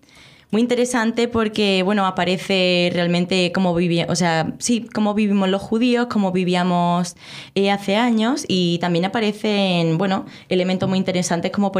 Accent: Melilla, Spain; born there; nací en Melilla en el año 1992, tengo 34 años y bueno, pues toda mi familia es judía sefardí, tanto de padre como de madre.

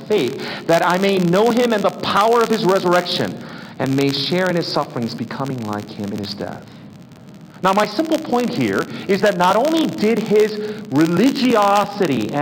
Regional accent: South Korea; I remember growing up in Korea, which was still a developing country

